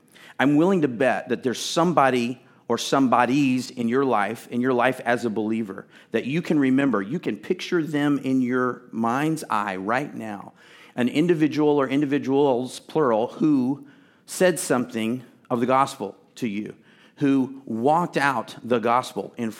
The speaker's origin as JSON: {"language": "English", "region": "Texas", "country": "United States", "tie": "born or raised there", "said": "I was born and raised in Texas."}